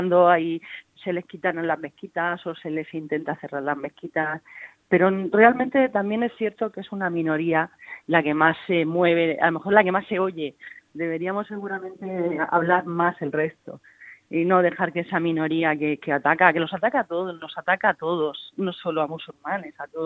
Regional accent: Spain; vivo aquí, soy español, nací aquí, mi madre era española, mi abuelo era español

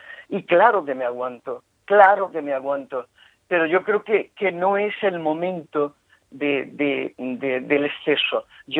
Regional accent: Guadix, Andalusia, Spain; llevo escribiendo un libro mucho tiempo sobre mi pueblo, sobre Guadix.

